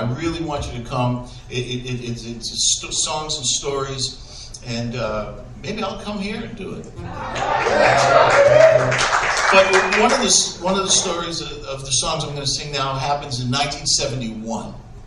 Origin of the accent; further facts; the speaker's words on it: East Boston, Massachusetts, United States; I grew up in East Boston. In the late 50s, early 60s, literally everybody had a vowel at the end of their name.